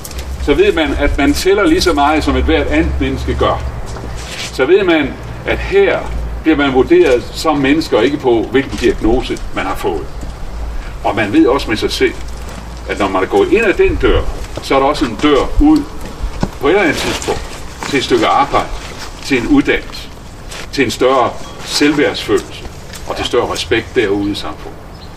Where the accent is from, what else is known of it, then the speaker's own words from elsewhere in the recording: Esbjerg, Region of Southern Denmark, Denmark; også i Esbjerg, hvor jeg kommer fra. De taler godt nok ikke helt det samme sprog, men det er tæt på.